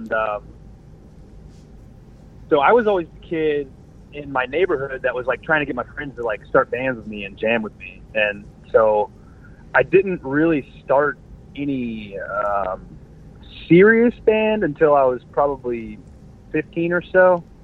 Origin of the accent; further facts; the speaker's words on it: Jacksonville, Florida, United States; We're from Jacksonville.